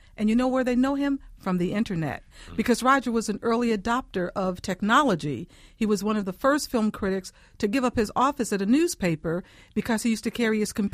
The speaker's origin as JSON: {"language": "English", "town": "Chicago", "region": "Illinois", "country": "United States", "said": "Well, I'm from Chicago, and so their show started on WTTW in Chicago."}